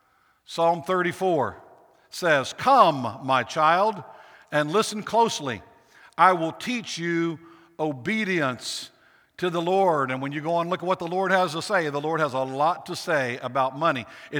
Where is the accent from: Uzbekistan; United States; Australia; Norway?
United States; Accomack, Virginia; You know, when I grew up on the Eastern Shore down in Accomack, Virginia, one of the oldest buildings from the 1600s, the first debtors' prison in America.